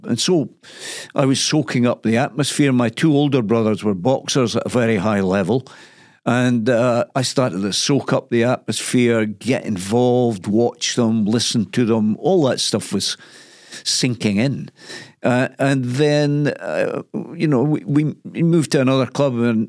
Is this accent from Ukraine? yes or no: no; Dundee, Scotland, United Kingdom; Well, I grew up in the Lochy area of Dundee.